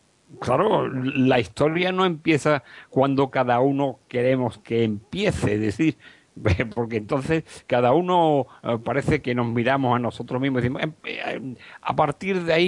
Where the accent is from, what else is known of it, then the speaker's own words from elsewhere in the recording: Spain; los españoles somos españoles y no somos andalusíes.